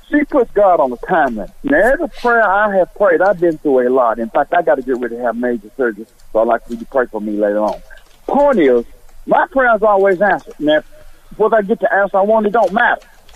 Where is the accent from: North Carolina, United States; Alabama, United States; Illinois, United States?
North Carolina, United States; High Point; from High Point.